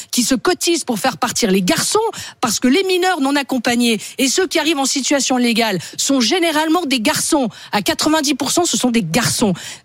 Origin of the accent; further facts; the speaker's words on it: Nancy, Grand Est, France; Moi, j'ai grandi au Dulièvre à Nancy.